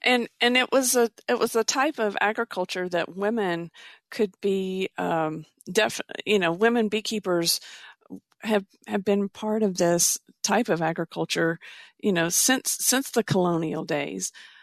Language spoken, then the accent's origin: English; Kentucky, United States; born there; here in Eastern Kentucky, I was born in Harlan County